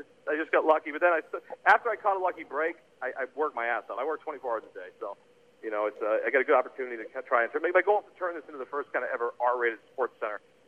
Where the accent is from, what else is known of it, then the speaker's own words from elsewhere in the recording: Boston, Massachusetts, United States; now in Los Angeles, United States; I was raised in Boston.